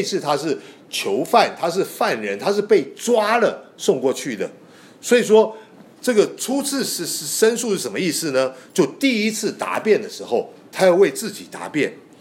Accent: China; 特别是我们中国人姐妹们穿旗袍都是量身定做的

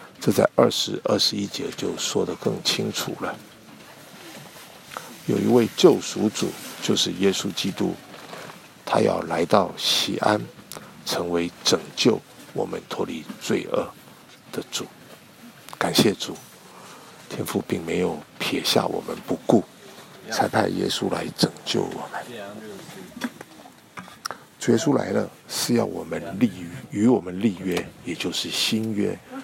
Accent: China; 对我们中国人最赖最内行的就是拉关系、走后门了。

